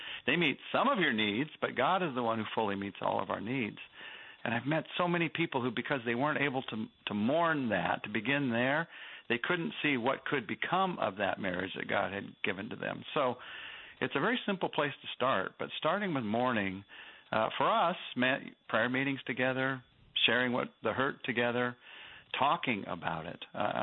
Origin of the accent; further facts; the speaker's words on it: United States; I mean, two reasons: I'm American and I'm a man.